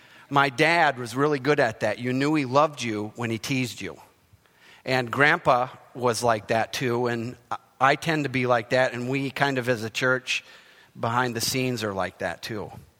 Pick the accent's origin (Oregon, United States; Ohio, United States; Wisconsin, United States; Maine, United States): Maine, United States; I grew up in Maine